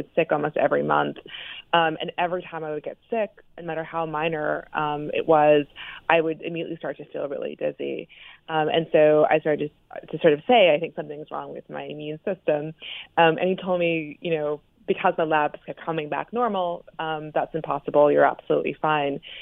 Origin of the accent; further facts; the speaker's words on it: Florida, United States; I grew up in Florida and didn't travel much, but, was always fascinated by foreign languages and foreign cultures.